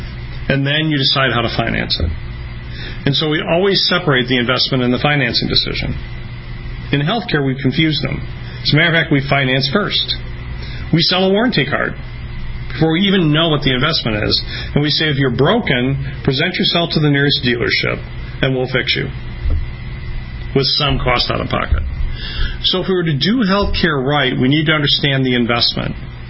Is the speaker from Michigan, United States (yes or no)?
yes; Detroit, Michigan, United States; I'll use cars because I'm from Detroit.